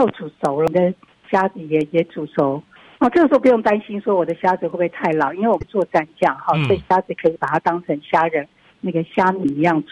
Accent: Thailand; Chinese is a second language; 就是我们泰国人在吃的时候呢，他会先拿一些在自己的盘子里头沾酱嘛

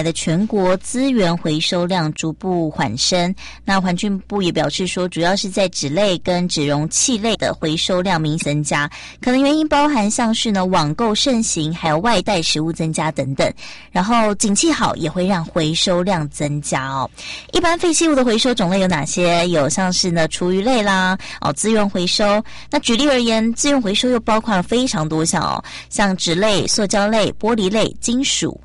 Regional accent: Taiwan

